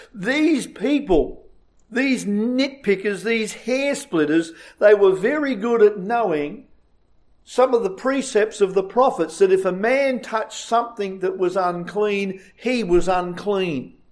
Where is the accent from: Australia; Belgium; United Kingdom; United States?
Australia; Traralgon, Victoria; And so I arose and I went to the local Baptist church in my hometown in Traralgon.